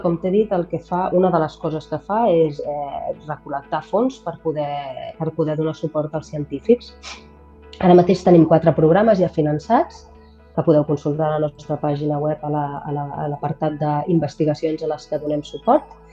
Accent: Barcelona, Catalonia, Spain; now in Geneva, Switzerland; nosaltres vivim a Ginebra, I quan van diagnosticar la Bruna vam pensar a tornar a Barcelona, que som de Barcelona

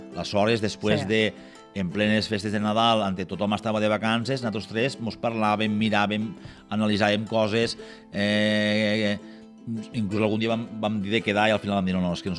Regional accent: L'Ampolla, Catalonia, Spain; Tranquil·la, jo soc de l'Ampolla, no em preocupes. Jo soc de l'Ampolla.

